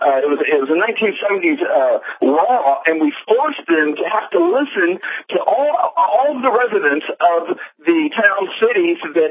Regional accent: Texas, United States; You know, I'm from Texas, and I'm really familiar with Rick Perry.

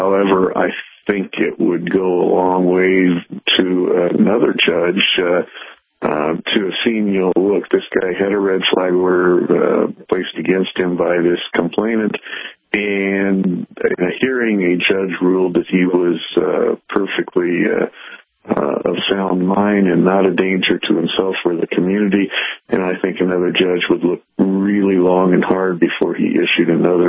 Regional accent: Illinois, United States; I am from Illinois, where we have a red flag law

